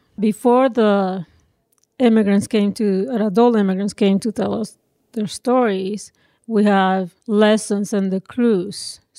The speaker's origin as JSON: {"language": "English", "country": "Nicaragua", "tie": "born or raised there", "said": "Of course, growing up in Nicaragua, I know where they come from. Honduras, for example, is our neighboring country to the north in Nicaragua"}